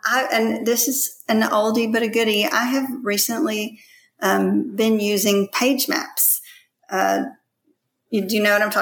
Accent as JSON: {"language": "English", "region": "Arkansas", "country": "United States", "also_born_or_lived": "Indonesia / Malaysia", "moved": "yes", "lives_now": "Philippines", "said": "I'm from Arkansas, but my husband and I have lived in Southeast Asia for the last 21 years. We've lived in Indonesia, Malaysia, and now we're in the Philippines."}